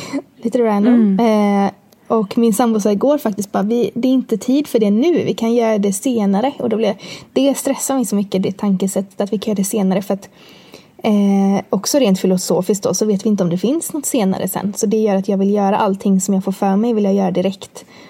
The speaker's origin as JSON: {"language": "Swedish", "town": "Borås", "region": "Västra Götaland County", "country": "Sweden", "said": "I dagsläget så bor jag med min sambo i Borås, där jag kommer ifrån, i en liten bostadsrätt som är typ 40 kvadrat eller någonting."}